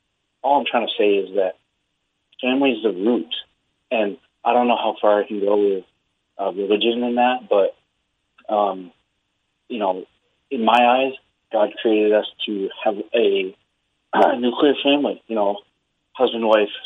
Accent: New Hampshire, United States; I'm from New Hampshire

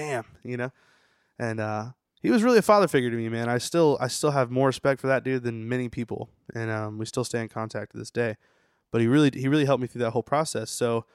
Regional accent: Wilmington, United States; And then I used to hang out at this bar called the River Rat in my hometown in Wilmington.

